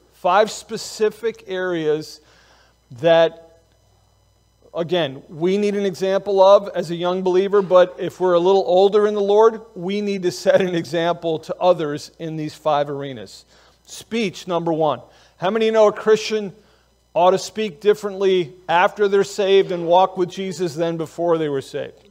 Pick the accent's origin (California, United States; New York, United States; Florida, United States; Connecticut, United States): New York, United States; New York City; I grew up down in New York City. And, you know, we're just kind of loud down there.